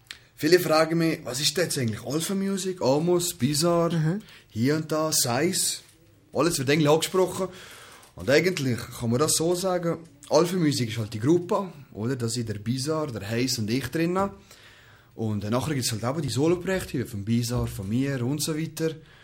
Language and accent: German; Valais, Switzerland; accent: Walliser German; first language Croatian; German is a second language; eigentlich am wohlsten fühle ich mich halt schon im Walliser Dialekt. Oder aber auf Kroatisch, in meiner Muttersprache